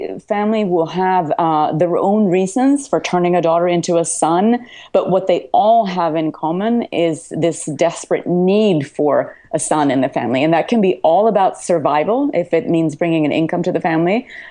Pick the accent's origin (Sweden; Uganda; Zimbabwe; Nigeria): Sweden; now in New York, United States; I was born in Sweden mm-hmm. and grew up there and worked for Swedish Broadcasting for a very long time before I came to New York to go to grad school.